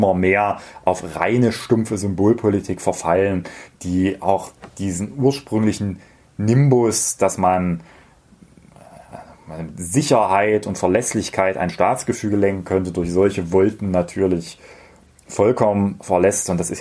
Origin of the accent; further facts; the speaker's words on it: Saarland, Germany; mir als Saarländerin muss ja keiner erklären, wie wichtig Schengen ist